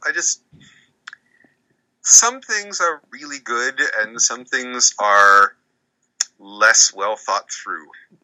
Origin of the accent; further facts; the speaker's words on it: Nova Scotia, Canada; I grew up in Nova Scotia